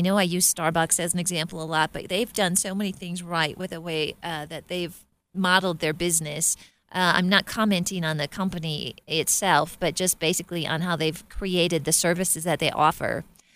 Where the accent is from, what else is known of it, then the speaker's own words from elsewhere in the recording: Minnesota, United States; I'm from Minnesota, so we would say, you know, make hay while the sun is shining.